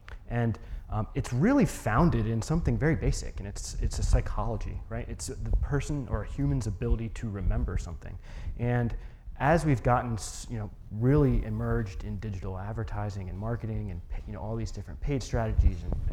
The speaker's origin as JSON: {"language": "English", "town": "Philadelphia", "region": "Pennsylvania", "country": "United States", "said": "as introduced, I'm from Philadelphia, first of all."}